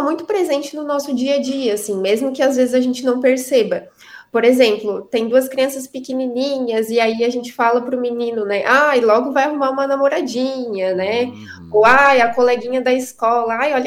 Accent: Criciúma, Santa Catarina, Brazil; Eu sou de Criciúma.

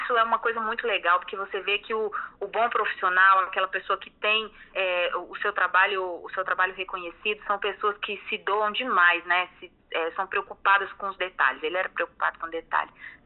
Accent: Minas Gerais, Brazil; eu sou mineira. De origem, eu sou mineira.

